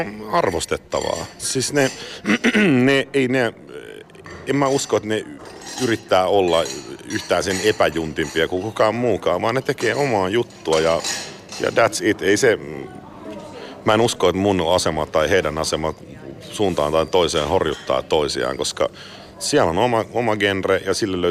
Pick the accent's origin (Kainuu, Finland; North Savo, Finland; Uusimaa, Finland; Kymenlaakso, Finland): Uusimaa, Finland; Espoo; Itse mä oon Landelta, kun mä oon Espoosta.